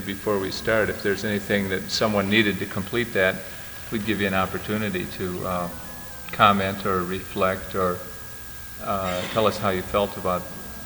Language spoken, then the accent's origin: English; Minneapolis, Minnesota, United States; from Minneapolis